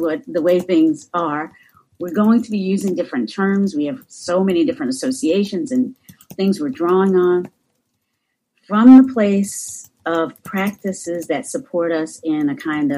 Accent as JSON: {"language": "English", "region": "Southern United States", "country": "United States", "tie": "born or raised there", "accent": "Southern US", "said": "in growing up in the United States, you know, and when I speak, you can hear not just the United States, but like the southern part of the United States."}